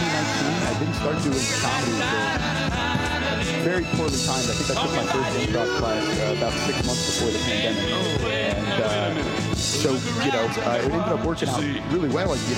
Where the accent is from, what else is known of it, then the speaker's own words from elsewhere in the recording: Cincinnati, Ohio, United States; born there; now in Madison, United States; I was born in Cincinnati, Ohio. I actually eventually moved up to Madison, DOA, Indiana, for some work.